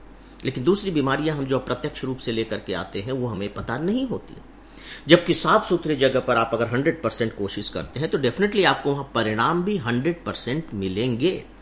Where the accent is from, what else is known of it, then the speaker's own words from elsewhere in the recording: Ambikapur, Chhattisgarh, India; जब मैं गांव से शहर आ गया, मेरा शहर अंबिकापुर था जो अभी छत्तीसगढ़ में सरगुजा जिले का हेडक्वार्टर है